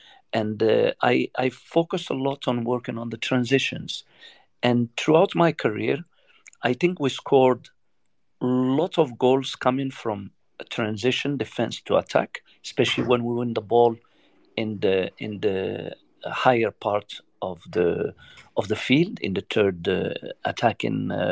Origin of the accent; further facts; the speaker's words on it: Morocco; I'm from Morocco.